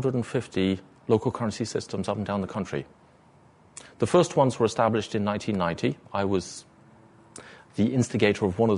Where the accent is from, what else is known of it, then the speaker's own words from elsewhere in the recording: England, United Kingdom; moved away as an adult; now in United States; Outside of the USA, I'm an Englishman. I moved here 8 years ago.